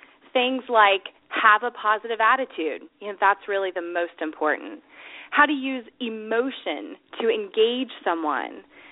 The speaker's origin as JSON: {"language": "English", "region": "Ohio", "country": "United States", "said": "So, for example, I'm from Ohio."}